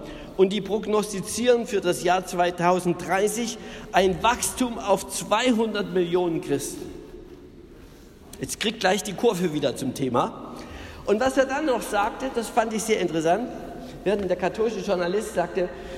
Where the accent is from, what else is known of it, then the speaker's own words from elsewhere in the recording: Berlin, Germany; Ich war in Berlin, meine Heimatstadt.